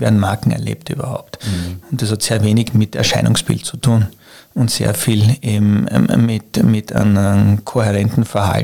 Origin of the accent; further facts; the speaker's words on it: Vienna, Austria; born there; bin ja eigentlich auch gebürtiger Wiener, weil sie sich nicht leugnen lässt anhand meiner Sprache.